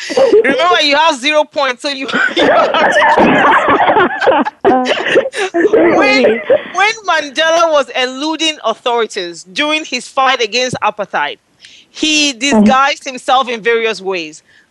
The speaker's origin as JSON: {"language": "English", "town": "Atlanta", "region": "Georgia", "country": "United States", "tie": "born or raised there", "said": "Atlanta is my hometown. You know, I went to Emory."}